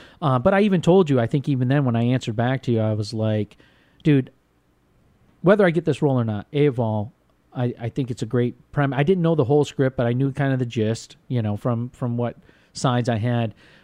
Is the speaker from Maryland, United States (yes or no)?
no; Vermont, United States; I'm from Vermont, man. I'm a hunter. I'm a fisher.